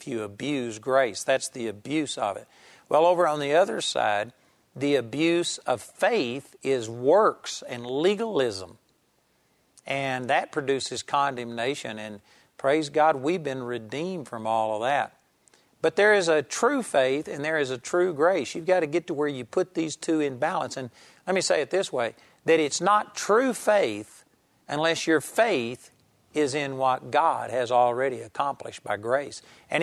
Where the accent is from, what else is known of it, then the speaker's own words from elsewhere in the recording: Marlington, Texas, United States; For instance, I grew up in Marlington, Texas, and there was, you know, back in the beginning of the charismatic move